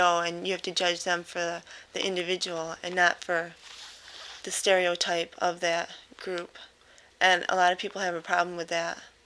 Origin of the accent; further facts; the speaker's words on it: Dearborn Heights, Michigan, United States; Well, since I came from Dearborn Heights, Dearborn is where Ford Motor Company, the world headquarters, is in Dearborn. So that's always been, like, in my life.